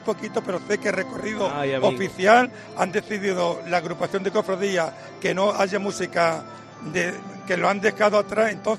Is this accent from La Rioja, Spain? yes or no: no; Málaga, Andalusia, Spain; vengo expresamente desde Málaga.